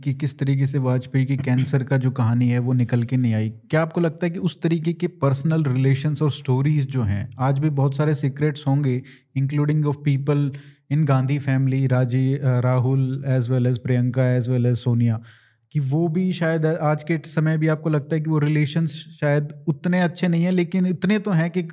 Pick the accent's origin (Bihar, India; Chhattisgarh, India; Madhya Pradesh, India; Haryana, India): Haryana, India; क्योंकि मैं हरियाणा से हूँ और ये हमारे उधर बहुत प्रोपेगेंडा पीआर जो भी चलता है